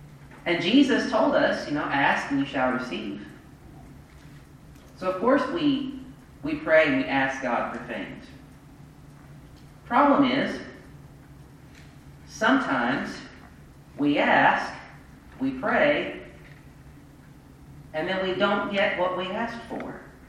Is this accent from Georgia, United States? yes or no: no; Arkansas, United States; I'm from Arkansas, and I'm about 10 years older than I look.